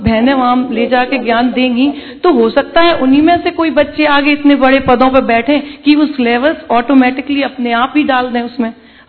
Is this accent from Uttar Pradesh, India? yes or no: no; Dabra, Madhya Pradesh, India; मैं डबरा से हूँ, ग्वालियर के पास।